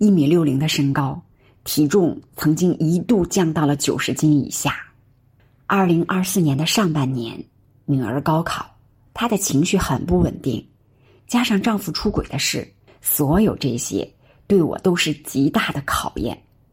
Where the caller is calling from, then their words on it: Hebei, China; 我是河北的